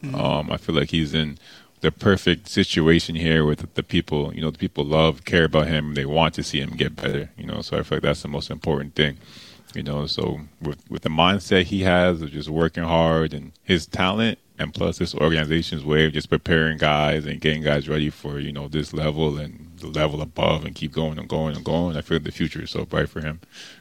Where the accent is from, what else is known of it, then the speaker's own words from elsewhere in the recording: Toronto, Ontario, Canada; I'm from Toronto, so it gets cold up